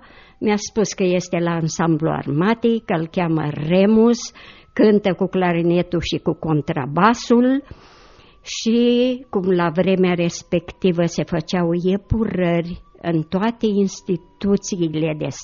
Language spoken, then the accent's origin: Romanian; Iași, Iași County, Romania; also born or lived in Bukovina; m-am născut în Bucovina la 13 februarie 1929. Toată copilăria am petrecut-o însă la Iași, în tradiționalul cartier Tătăraș, liceul, facultatea, până la 24 de ani, deci am trăit în Iași.